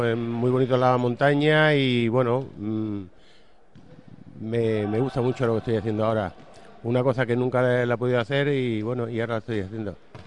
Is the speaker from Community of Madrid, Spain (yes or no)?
yes; Alcalá de Henares, Community of Madrid, Spain; Yo vengo de Madrid, Alcalá de Henares.